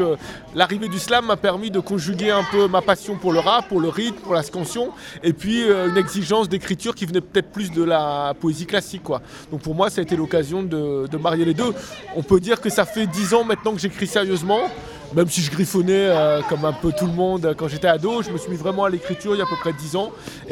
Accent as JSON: {"language": "French", "town": "Roubaix", "region": "Hauts-de-France", "country": "France", "said": "donc je viens de Lille, Roubaix. Voilà, j'évolue un peu partout dans la métropole lilloise."}